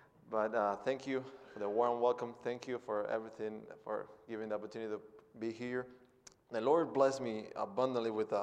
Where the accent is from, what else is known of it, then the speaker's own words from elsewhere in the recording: Cuba; I come from Cuba. I'm a missionary from Cuba, serving under GAM